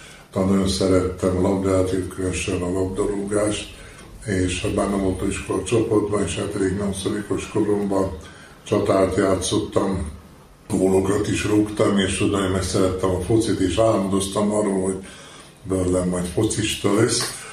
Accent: Senta, Vojvodina, Serbia; now in Totovo Selo, Serbia; Én zentai vagyok, zenta szülötte.

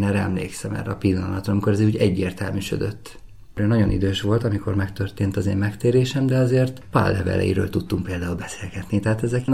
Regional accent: Budapest, Hungary; born there; now in Pécs, Hungary; Budapesten születtem, de jelenleg Pécsen élek a feleségemmel és a kis családommal együtt.

